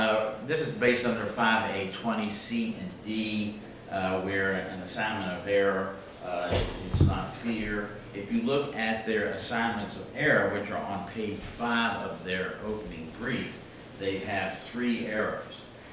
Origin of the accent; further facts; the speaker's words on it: Charlottesville, Virginia, United States; I'm from Charlottesville